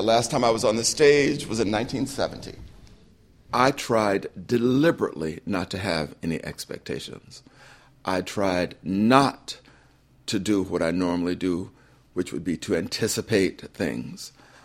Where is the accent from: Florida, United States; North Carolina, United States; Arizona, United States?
Florida, United States; father's side of the family have attempted to embrace me in a way that they never did when I was growing up in Wakulla County.